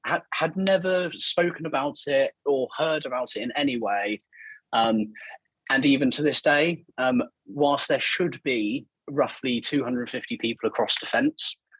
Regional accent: Portsmouth, South East England, United Kingdom; I grew up in the Portsmouth area

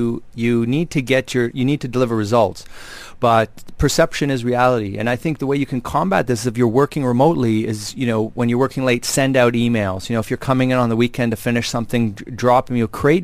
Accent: Canada; I'm Canadian

